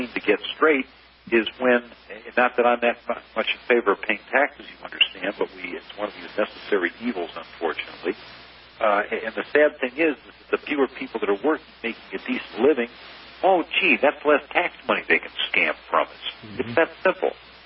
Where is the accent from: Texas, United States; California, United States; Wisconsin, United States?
Wisconsin, United States; Eagle; also born or lived in Elkhorn; I was actually born in Elkhorn, raised in Eagle, but we had a lot of family friends, a lot of things we did in McGonigal.